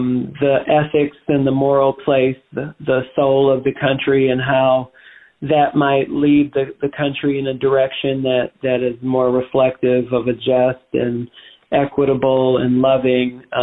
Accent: Detroit, Michigan, United States; Yeah, I'm originally from Detroit.

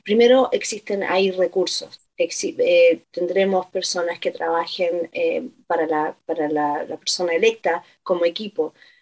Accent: Chile; born there; Nací en Chile, pero mis colaboraciones son con personas de todo el continente

